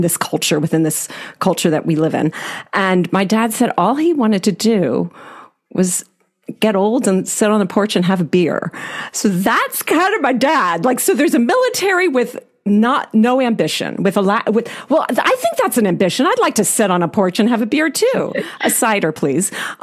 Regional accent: Allentown, Pennsylvania, United States; I'm from Pennsylvania originally and born in Allentown, PA. And my dad worked for Bethlehem Steel.

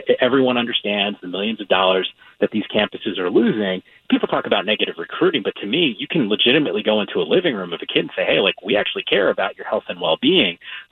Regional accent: Northeast, United States; So I grew up in the Northeast, and I was a Knicks fan.

